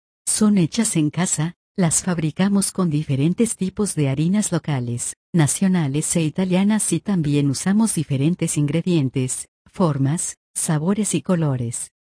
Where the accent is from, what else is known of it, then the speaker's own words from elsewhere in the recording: Venezuela; moved away as an adult; also born or lived in Italy; now in Scottsdale, United States; primero en mi país de origen, Venezuela, en donde iniciaron mis estudios gastronómicos.